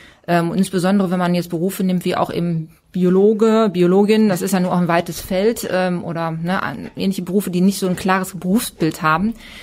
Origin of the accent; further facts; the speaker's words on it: Gelsenkirchen, North Rhine-Westphalia, Germany; born there; Ich bin also gebürtige Gelsenkirchnerin, also schon auch aus dem Pott.